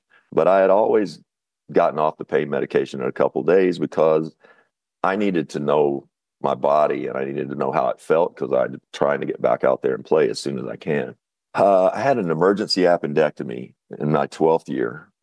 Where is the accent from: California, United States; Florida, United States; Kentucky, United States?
Kentucky, United States; I'm from Kentucky, and I don't know if that's considered the Bible Belt, but they sure considered North Carolina that, and I heard that a lot.